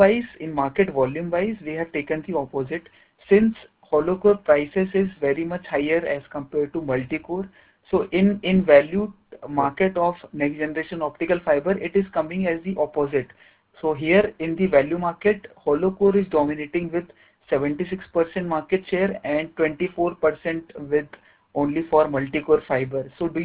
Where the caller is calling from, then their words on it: Pune, Maharashtra, India; calling from Pune, India.